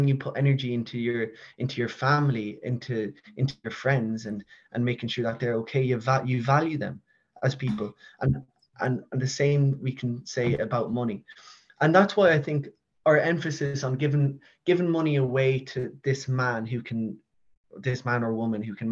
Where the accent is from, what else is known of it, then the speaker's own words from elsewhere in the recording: Spain; I go over to Spain quite a good bit. I grew up in Spain.